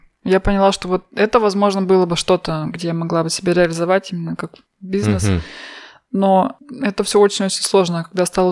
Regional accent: Novosibirsk, Novosibirsk Oblast, Russia; now in Innsbruck, Austria; Потому что я из Новосибирска, это все-таки еще большой город.

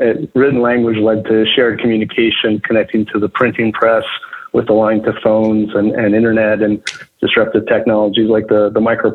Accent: Calgary, Alberta, Canada; moved away as an adult; also born or lived in San Francisco, United States; I grew up in Calgary. I got recruited after school to San Francisco

